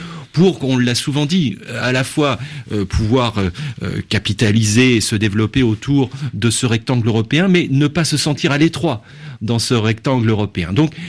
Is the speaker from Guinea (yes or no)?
no; France; Alors, comme moi je suis français